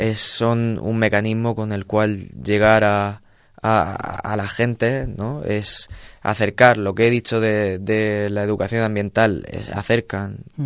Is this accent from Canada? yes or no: no; Orihuela, Valencian Community, Spain; Y que es mi pueblo, por supuesto.